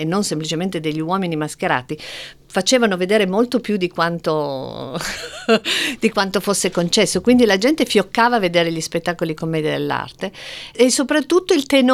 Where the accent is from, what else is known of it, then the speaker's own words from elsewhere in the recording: Turin, Piedmont, Italy; Scusate, io sono di Torino